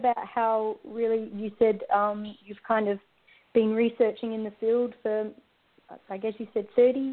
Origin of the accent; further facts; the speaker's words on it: Australia; now in Norfolk, United States; I am Australian.